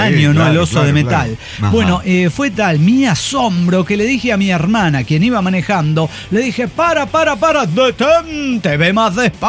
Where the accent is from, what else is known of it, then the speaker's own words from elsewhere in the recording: Santiago Tianguistenco, State of Mexico, Mexico; Pero no, Santiago Tianguistenco, de ahí soy.